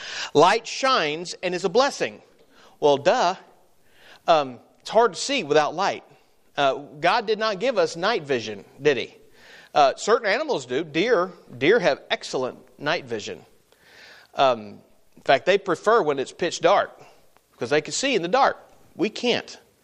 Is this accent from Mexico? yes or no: yes; Mexico; now in Missouri, United States; When I was a kid growing up in Mexico, down in Mexico